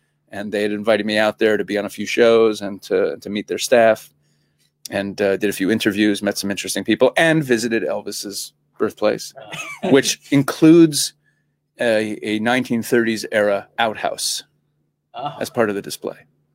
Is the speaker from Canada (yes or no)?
yes; Canada; also born or lived in United States; now in Israel; I'm a rabbi who lives in Israel. I was raised in Canada. I'm a rabbi who lives in Israel. I'm an American citizen, though. I was born in the States, left as a baby. But I very much identify with America.